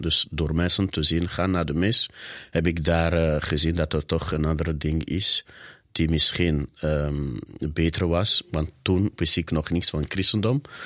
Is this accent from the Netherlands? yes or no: no; Benin; Dutch is a second language; moved away as an adult; now in Belgium; Ik ben afkomstig van Benin. Benin, voor degenen die het niet kennen, dat ligt in West-Afrika tussen Nigeria en Togo. Een Franstalige gebied. Daar ben ik geboren en opgegroeid.